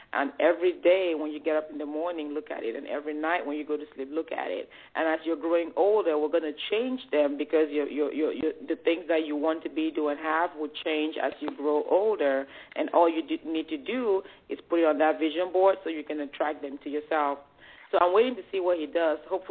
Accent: Cameroon; now in United States; I'm from Cameroon in Africa, and I had this big dream of coming to America.

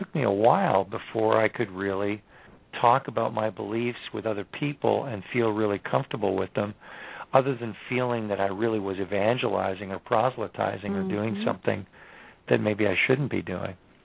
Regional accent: Kitchener, Ontario, Canada; I was assigned to ride on a bus to downtown Kitchener, which was my hometown, Kitchener, Waterloo, Ontario, and to go from Waterloo to Kitchener on a bus with my sister in all kinds of weather.

